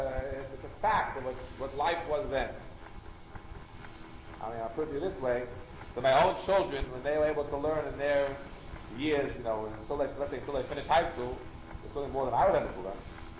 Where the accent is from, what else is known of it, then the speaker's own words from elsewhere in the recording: Brooklyn, New York, United States; I grew up in Brooklyn as a little kid, and we didn't know anything.